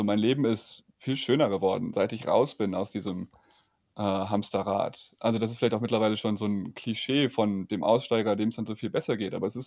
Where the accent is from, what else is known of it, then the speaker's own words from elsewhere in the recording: Rhineland-Palatinate, Germany; Ich bin in der Nähe des Ahrtals groß geworden